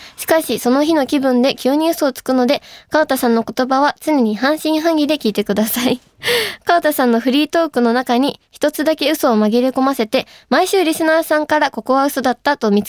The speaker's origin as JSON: {"language": "Japanese", "region": "Yamaguchi", "country": "Japan", "said": "私は山口県出身なんですけど、"}